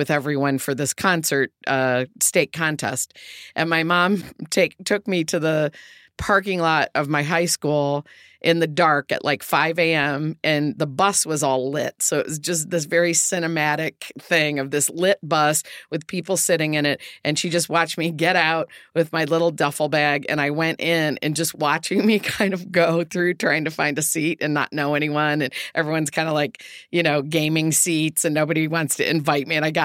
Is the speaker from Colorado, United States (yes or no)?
no; Joliet, Illinois, United States; I grew up in Joliet, Illinois, where the prison was, Stateville Penitentiary, but my birth was not related to the prison.